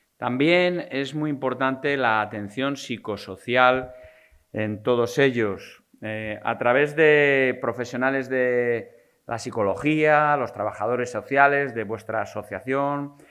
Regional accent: Salamanca, Castile and León, Spain; soy salmantino

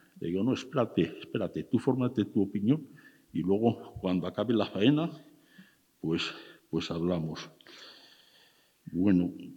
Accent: Béjar, Castile and León, Spain; Yo soy de Béjar, yo soy de Salamanca. Yo he ido al toro desde pequeño.

